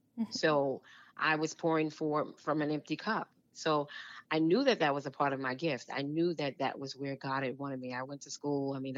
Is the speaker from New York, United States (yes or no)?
yes; Brooklyn, New York, United States; You know, I grew up in Brooklyn, New York. And so I was in an area where there was familiarity, you know, all my friends and family.